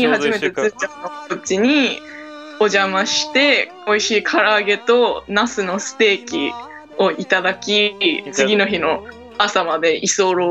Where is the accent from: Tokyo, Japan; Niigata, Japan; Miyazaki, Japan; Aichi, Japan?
Tokyo, Japan; 出身は東京です、育ちも東京。